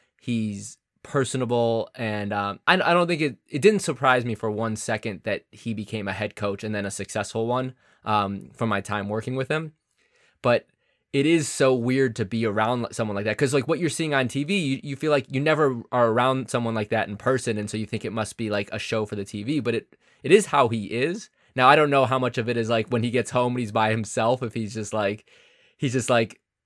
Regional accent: Chicago, Illinois, United States; And that was really odd because I'm from Chicago.

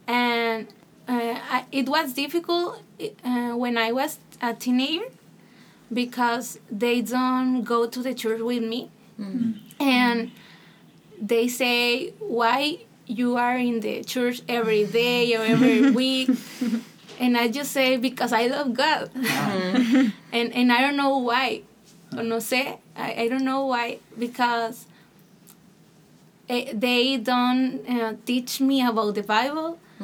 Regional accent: Nuevo Laredo, Tamaulipas, Mexico; I am from Mexico, Nuevo Laredo, Tamaulipas.

